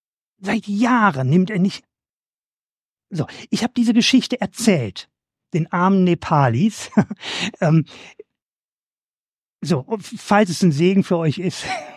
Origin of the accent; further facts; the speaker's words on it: Germany; Bei uns in Deutschland, im Westen, ist es eine Schuldkultur.